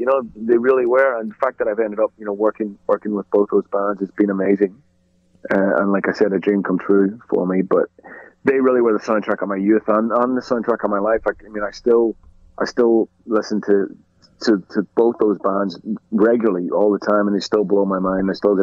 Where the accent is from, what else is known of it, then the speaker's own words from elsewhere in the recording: Ireland; I mean, it was really two bands for me, being Irish, and they were both Irish bands, you know, just because they belonged to us, you know.